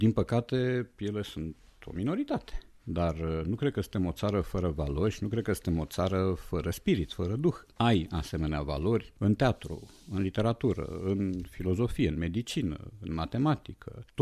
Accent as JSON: {"language": "Romanian", "country": "Romania", "said": "suntem noi, că suntem români, da?"}